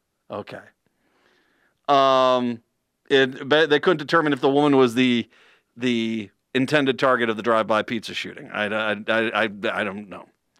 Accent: Scotland, United Kingdom; As only a Scotsman can do an Italian accent, yes.

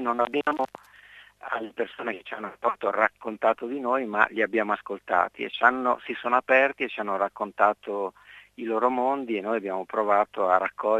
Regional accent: La Spezia, Liguria, Italy; io sono un ligure di confine venendo dalla Spezia e le Apuane sono lì sopra

